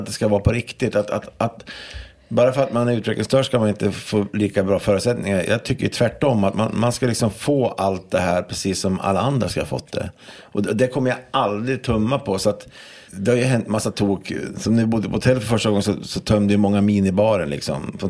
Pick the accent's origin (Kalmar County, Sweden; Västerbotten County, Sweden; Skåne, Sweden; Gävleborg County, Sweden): Gävleborg County, Sweden; Hudiksvall; Det andra är när vi kommer från Hudik till Cirkus och vågar ta klivet till Cirkus med en föreställning som heter Elvis.